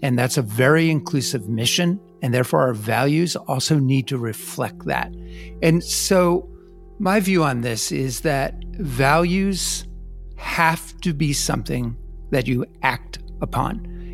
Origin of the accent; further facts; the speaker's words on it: New Jersey, United States; But then, you know, I come from New Jersey, as you know.